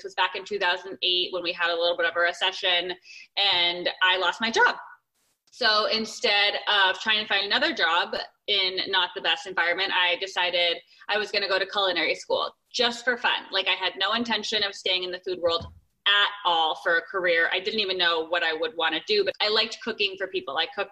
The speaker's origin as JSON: {"language": "English", "region": "Arizona", "country": "United States", "tie": "born or raised there", "lives_now": "California, United States", "said": "Like I'm in California. I grew up in Arizona."}